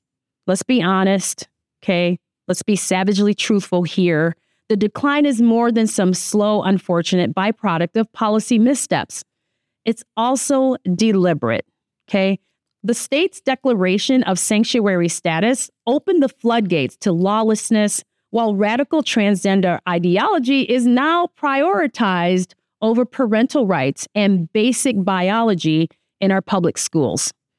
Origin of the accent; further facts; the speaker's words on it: Minnesota, United States; it affects me because it's my home state, okay? Because Minnesota